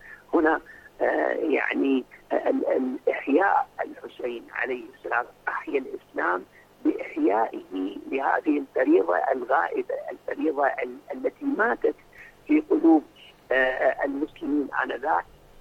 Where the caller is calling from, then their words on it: Karbala, Karbala Governorate, Iraq; وأنا أتحدث لكم من كربلاء المقدسة